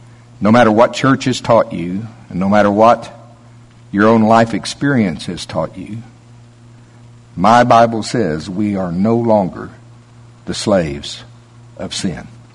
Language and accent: English; Shawnee, Oklahoma, United States; now in Tulsa, United States; where I grew up down around Pottawatomie County, Oklahoma, Shawnee, they have these county fairs, and they're not as elaborate as the big Tulsa State Fair that we have here, you know.